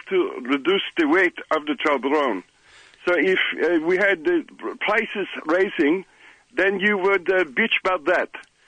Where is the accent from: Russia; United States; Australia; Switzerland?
Switzerland; I am from Switzerland.